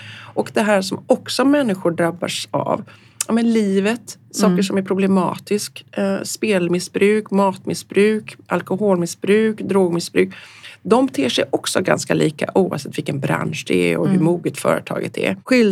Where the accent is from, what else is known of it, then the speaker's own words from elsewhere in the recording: Gothenburg, Västra Götaland County, Sweden; Uppsala andra och Göteborg, min hemstad, tredje hand.